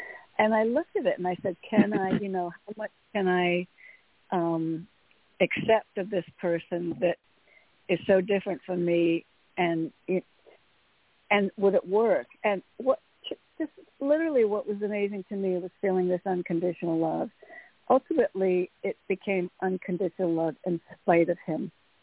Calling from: Connecticut, United States; from Connecticut.

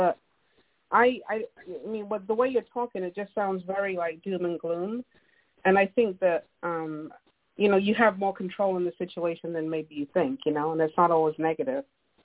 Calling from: Oakland, California, United States; I'm calling from Oakland.

